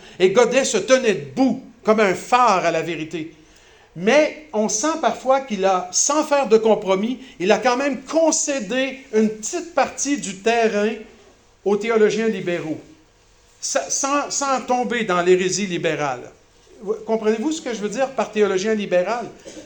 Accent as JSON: {"language": "French", "region": "Quebec", "country": "Canada", "said": "quand je prêche, chez nous au Québec, par exemple"}